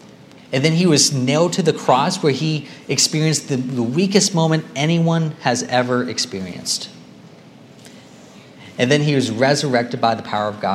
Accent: Georgia; English is a second language; she loved my accent. And she asked where I was from, and when I told her I was from Georgia, I was met with a blank stare, and she told me she didn't know where that country was.

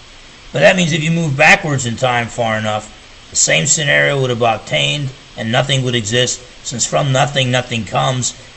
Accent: New Jersey, United States; New Jersey, that's great. I'm from New Jersey myself.

